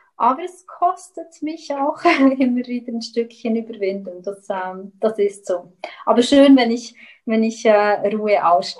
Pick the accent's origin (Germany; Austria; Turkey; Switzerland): Switzerland; das als Schweizerin.